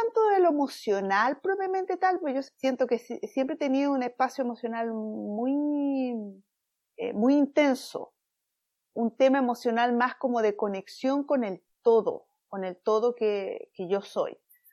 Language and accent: Spanish; Chile; yo soy chilena y estando en Chile, viviendo en Chile, en mis 20, pasando hacia los 30 más o menos